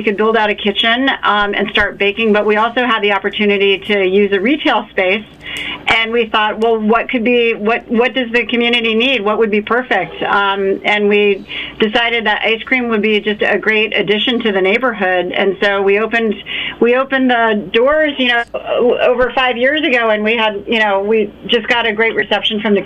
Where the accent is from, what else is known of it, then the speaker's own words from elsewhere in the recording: Alexandria, Virginia, United States; I grew up in Alexandria, Virginia.